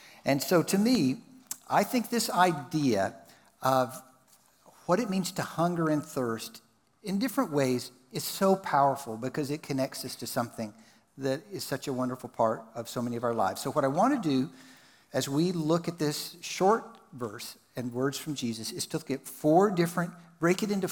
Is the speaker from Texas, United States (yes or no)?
yes; Texas, United States; accent: Texan; last fall, I was in Texas, which is where I'm originally from. You can probably pick that up with my accent